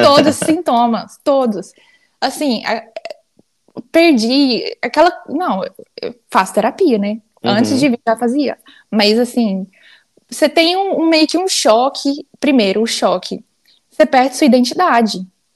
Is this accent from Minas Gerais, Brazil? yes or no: yes; Dores do Indaiá, Minas Gerais, Brazil; also born or lived in Uberlândia / Palmas; Não, sou de Dores do Indaiá.